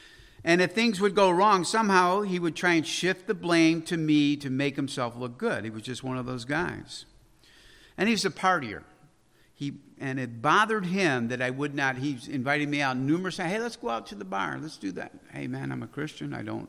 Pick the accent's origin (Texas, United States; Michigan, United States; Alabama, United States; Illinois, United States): Illinois, United States; Chicago; And, you know, I'm from Chicago. You know what the Chicago way is, right?